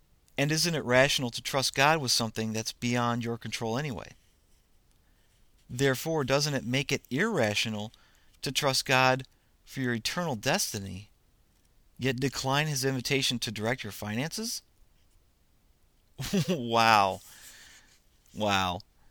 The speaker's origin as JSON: {"language": "English", "country": "United States", "said": "And isn't just being an American a blessing in itself?"}